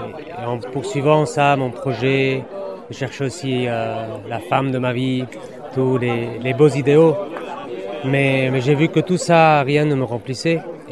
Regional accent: Egypt; now in Bayonne, France; Alors, comme vous dites, je viens d'Égypte.

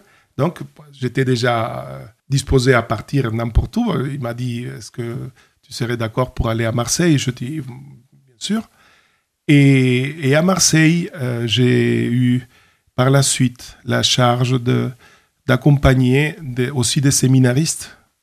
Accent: Honduras; French is a second language; Eh bien, j'ai grandi au Honduras, et c'est un pays de l'Amérique centrale. Mes parents y habitent.

